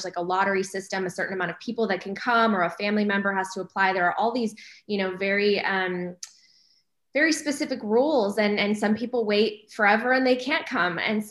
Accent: Chicago, Illinois, United States; I grew up outside of Chicago in a suburb, and, you know, parents really ingrained the importance of education for me.

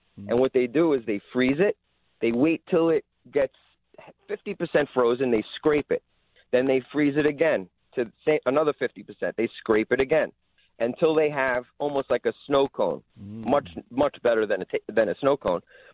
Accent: Brooklyn, New York, United States; also born or lived in Woodstock, United States; I grew up in Brooklyn, but we also grew up in the Catskills in Woodstock, New York.

